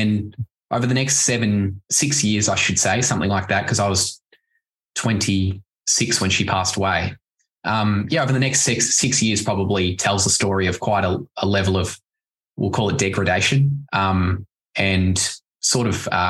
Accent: Warrnambool, Victoria, Australia; I grew up in Warrnambool.

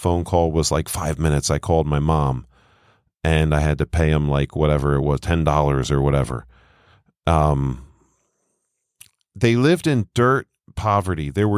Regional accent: United States; And I had never seen it like that growing up in America.

